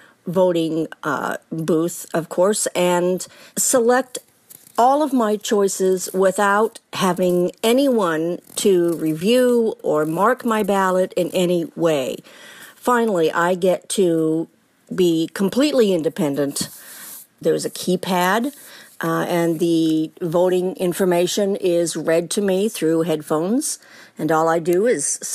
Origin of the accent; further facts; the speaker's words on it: Lincoln, Nebraska, United States; I'm from Lincoln, Nebraska. And I have been voting in elections here since 1974.